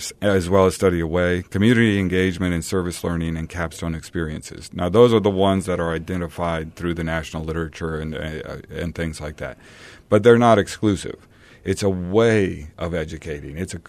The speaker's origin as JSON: {"language": "English", "region": "Iowa", "country": "United States", "tie": "born or raised there", "said": "I did some of my growing up in Iowa. Well, in Iowa, there was a lot of agricultural programs there because it's an agricultural area of the country, right?"}